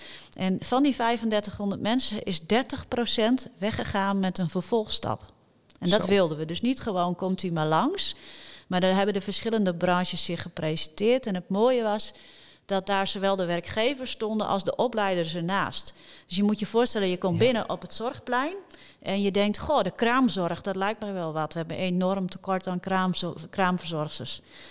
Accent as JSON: {"language": "Dutch", "town": "Oosterwolde", "region": "Friesland", "country": "Netherlands", "tie": "born or raised there", "said": "ik ben opgegroeid in Oosterwolde."}